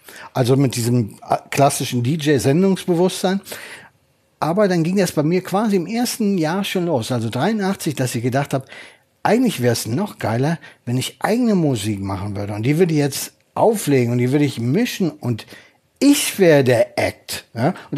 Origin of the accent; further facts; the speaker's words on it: North Rhine-Westphalia, Germany; Ich bin ja Westfale, da kommt schon der erste Hinweis.